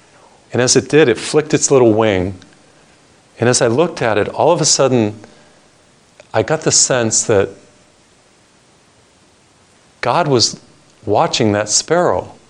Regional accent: Massachusetts, United States; I remember I was traveling one time to Boston. That's my home state of Massachusetts.

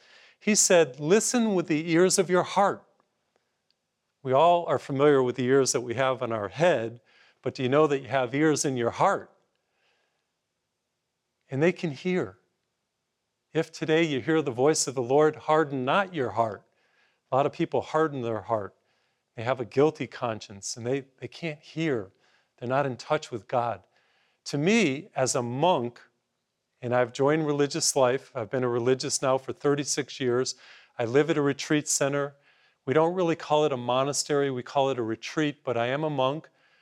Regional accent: Massachusetts, United States; first language English; My first language is English. I grew up in Massachusetts, and in high school, we studied Spanish.

